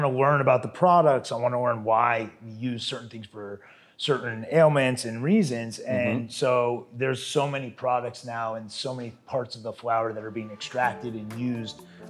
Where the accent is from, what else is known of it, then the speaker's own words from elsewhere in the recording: Orlando, Florida, United States; So, you know, I'm actually a Floridian. I grew up in Florida, Orlando. I went to school at the University of Florida.